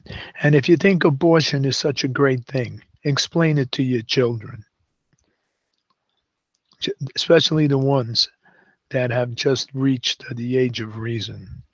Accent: Harlem, New York, United States; I grew up in Harlem in the 50s, and there was more racial harmony among New Yorkers then than there is today.

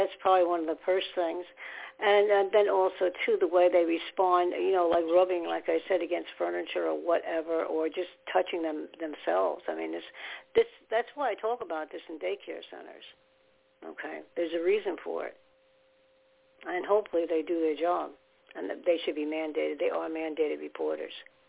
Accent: New York City, New York, United States; born there; because that side of the family all were born and raised in New York. And he was under convention there, and I was born in New York too.

